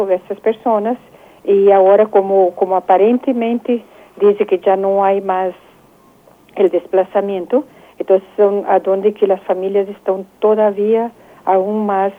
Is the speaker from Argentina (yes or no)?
no; Brazil; Sí, yo soy de Brasil, sí.